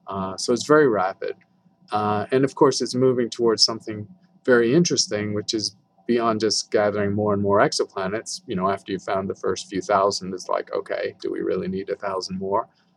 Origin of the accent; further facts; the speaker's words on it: United Kingdom; now in Tucson, United States; I'm a Brit, but I've worked here for 35 years, long time, because we have clear skies.